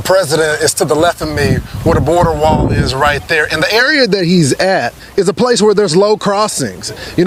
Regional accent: Texas, United States; what we're experiencing in my home state of Texas, you don't come here.

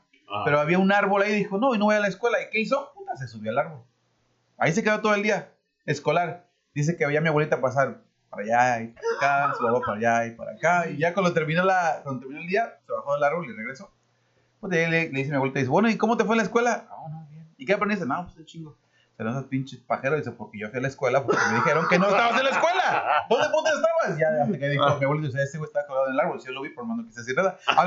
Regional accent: Mexico; Sí, pero bueno, soy mexicano, ¿eh?

